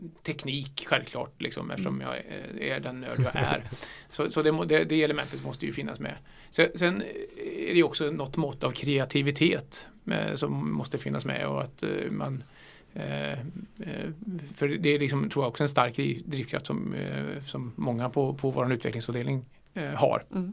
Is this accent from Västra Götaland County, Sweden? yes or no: yes; Trollhättan, Västra Götaland County, Sweden; började när jag var 8 år, och det var ju det är några år sedan, men och spela orgel hemma i Trollhättan tillsammans med min bror